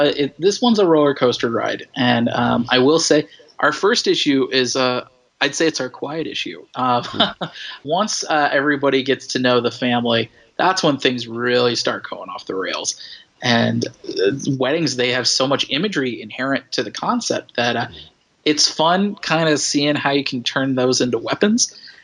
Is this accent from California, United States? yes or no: yes; Los Angeles, California, United States; There's a possibility that I might be doing LA Comic Con here in my hometown in LA.